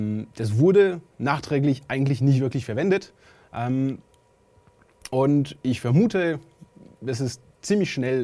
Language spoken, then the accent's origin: German; France; German is a second language; also born or lived in United States; now in Germany; habe ich vorhin gesagt. Ich komme aus Frankreich, habe ich ein bisschen in Amerika gearbeitet und jetzt in Deutschland.